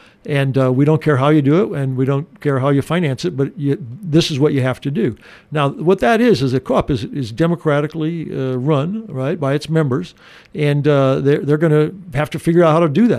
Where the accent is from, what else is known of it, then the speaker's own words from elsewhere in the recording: Maquoketa, Iowa, United States; also born or lived in Postville; now in Cedar Rapids, United States; I live in Cedar Rapids, but I was born in Postville, Iowa.